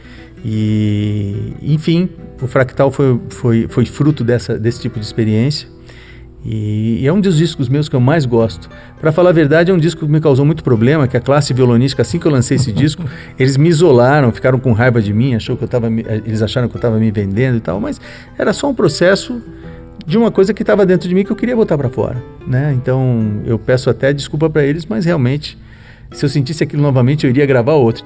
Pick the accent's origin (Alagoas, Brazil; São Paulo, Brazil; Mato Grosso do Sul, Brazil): São Paulo, Brazil; eu cresci em São Paulo, né? E eu cresci em São Paulo num momento, principalmente num momento em que São Paulo abriu muitas portas para a cultura americana, principalmente, né?